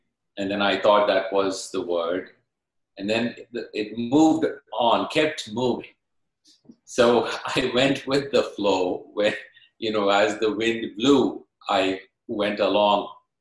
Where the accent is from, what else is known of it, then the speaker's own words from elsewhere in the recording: India; moved away as an adult; now in United States; has been 26 years since we immigrated to this wonderful nation. In 1994, we came from India.